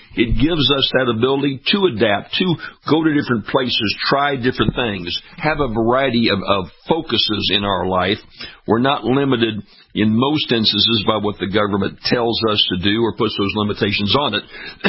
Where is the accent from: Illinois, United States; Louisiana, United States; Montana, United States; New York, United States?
Louisiana, United States; That's true down in my home state of Louisiana.